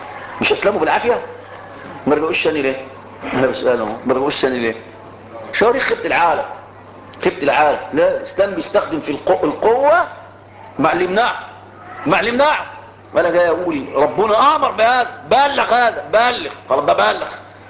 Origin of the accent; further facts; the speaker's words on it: Egypt; انا مصري فلي مصر وليا ارض